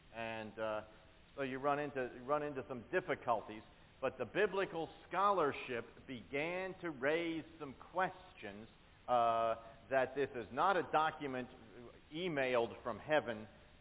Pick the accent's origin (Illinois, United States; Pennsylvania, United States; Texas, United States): Pennsylvania, United States; Philadelphia; Susan is from North Carolina and I'm from Philadelphia